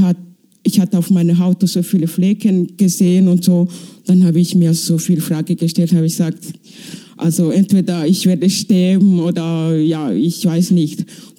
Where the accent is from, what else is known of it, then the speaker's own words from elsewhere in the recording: Rwanda; moved away as an adult; Also ich bin aus Ruanda. Ich bin 40. Ich habe das Land seit 22 Jahren verlassen.